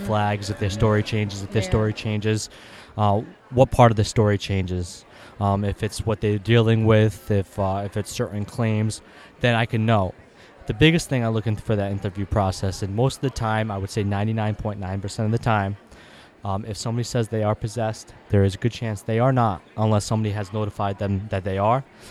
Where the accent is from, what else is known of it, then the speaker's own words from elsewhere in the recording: Rhode Island, United States; is I'm from Rhode Island.